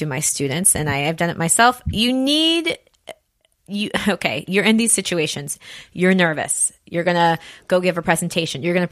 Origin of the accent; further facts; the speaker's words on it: United States; I talk about my accent, how I speak French, that I'm American, blah, blah, blah.